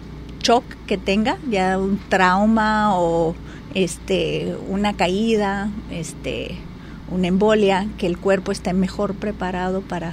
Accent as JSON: {"language": "Spanish", "town": "El Paso", "region": "Texas", "country": "United States", "tie": "born or raised there", "said": "Así es, vengo de otro país. Yo crecí en El Paso, Texas, en la frontera de Ciudad Juárez y El Paso."}